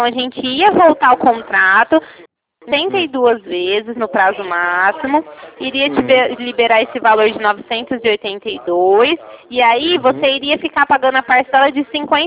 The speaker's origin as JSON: {"language": "Portuguese", "town": "Ribeirão Preto", "region": "São Paulo", "country": "Brazil", "said": "eu sou de Ribeirão Preto."}